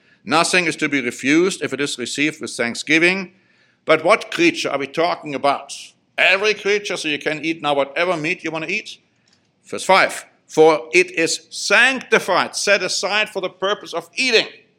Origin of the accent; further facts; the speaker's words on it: Germany; I grew up in Germany.